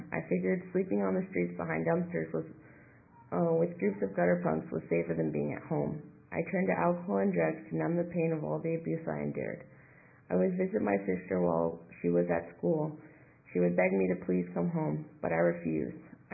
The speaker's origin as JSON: {"language": "English", "town": "Berkeley", "region": "California", "country": "United States", "tie": "born or raised there", "said": "I grew up in Berkeley, just a few blocks away from UC Berkeley, and there were many kids in our neighborhood, just a lot of college students."}